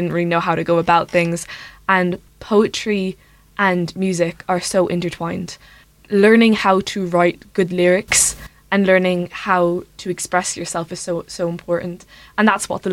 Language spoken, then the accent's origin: English; Ballybricken, Munster, Ireland; I'm from right around Ballybricken